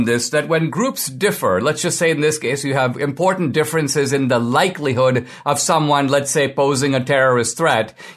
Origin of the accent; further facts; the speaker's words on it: India; I'm from India, and I grew up with Hindus and Muslims, and my family is Christian.